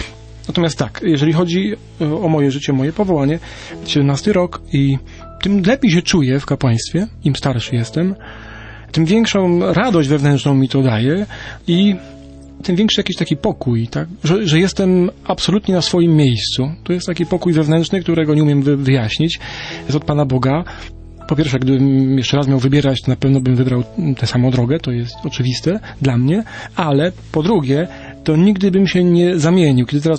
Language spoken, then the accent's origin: Polish; southern Poland, Poland; born there; chociaż urodziłem się na południu Polski